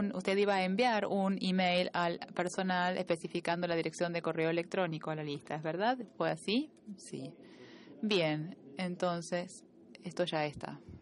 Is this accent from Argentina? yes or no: yes; Argentina; Soy de Argentina.